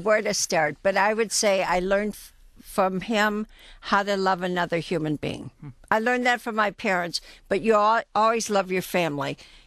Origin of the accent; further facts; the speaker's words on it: Detroit, Michigan, United States; I grew up in Metro Detroit, and I'm one of four children. I had two older brothers, one younger sister. We lived in Detroit until I was about 15, and then we moved to West Bloomfield.